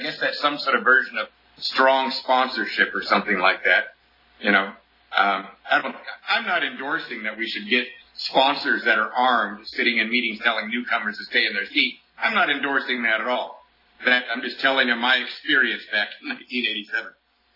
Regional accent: Covina, California, United States; and I am indeed from Covina.

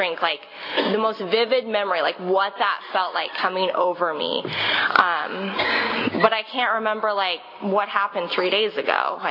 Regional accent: Huntington Beach, California, United States; I'm originally from Orange County, grew up in Huntington Beach mostly. I lived in other parts of California, but for the most part grew up in Orange County.

